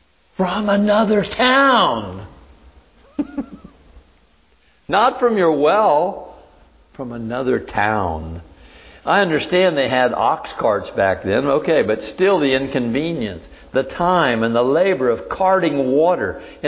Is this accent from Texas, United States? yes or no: no; Florida, United States; I grew up in Florida. I've been here a long time.